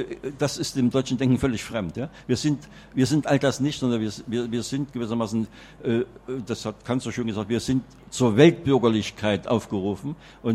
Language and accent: German; Germany; Wir sind also als Deutsche weit ab von solchen Festlegungen etwa anderer Nationalitäten oder anderer Sprachformen